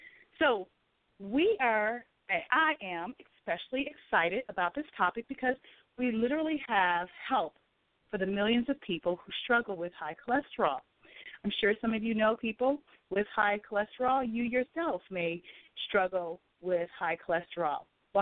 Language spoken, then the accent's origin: English; Ohio, United States; And I'm from the Ohio area